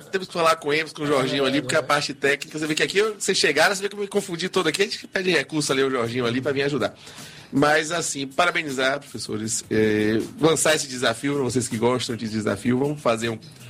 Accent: Salvador, Bahia, Brazil; born there; eu nasci em Salvador, não escolhi não, só tive a sorte de nascer aqui, né? Nessa cidade, nesse estado que é tão discriminado.

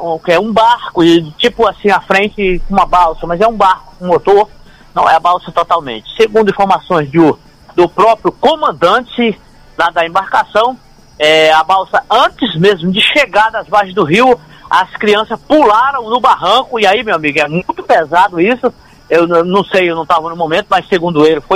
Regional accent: Acre, Brazil; eu, que sou do interior, sou do Rio Iaco, do Seminal Porongaba.

